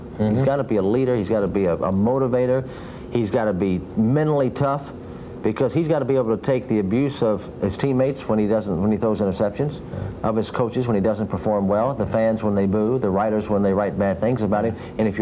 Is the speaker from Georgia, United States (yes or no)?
yes; Atlanta, Georgia, United States; And I'm from Atlanta.